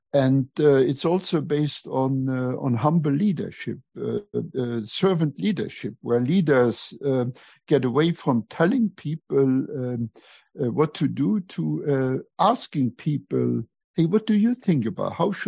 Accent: Luxembourg; first language Luxembourgish; English is a second language; moved away as an adult; also born or lived in Germany; I was born in Europe, which you may know from my accent. I was raised speaking Luxembourgish. I was born in Luxembourg, got my education in Luxembourg, and then I went to college in Germany. And so in Luxembourg, I learned German, I learned French.

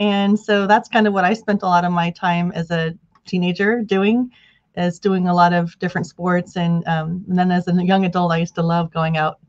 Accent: Reno, Nevada, United States; now in Walnut Creek, United States; Well, I'm from Reno, Nevada originally, and now I live in Walnut Creek, California.

